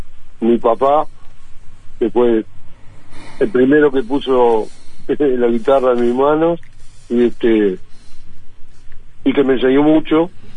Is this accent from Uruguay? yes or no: yes; Montevideo, Uruguay; born there; Y bueno, yo nací allí, tal vez en Tumarán. En el año 1952.